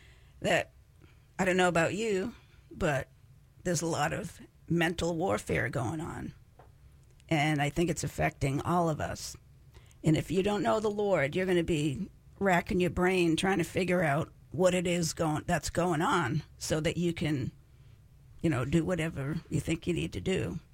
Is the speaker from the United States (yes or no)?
yes; United States; I'm not, I don't know about liberated, but I am American.